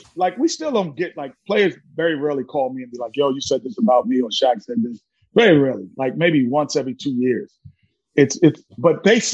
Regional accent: New York, United States; I'm a New Yorker, so I get it.

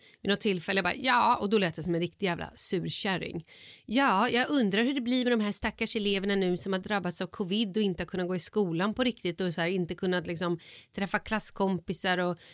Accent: Vallentuna, Stockholm County, Sweden; jag var uppvuxen då i Vallentuna

